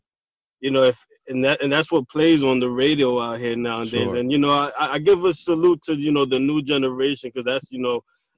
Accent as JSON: {"language": "English", "region": "New York", "country": "United States", "tie": "born or raised there", "said": "Yeah, we're both from New York. We were born and raised."}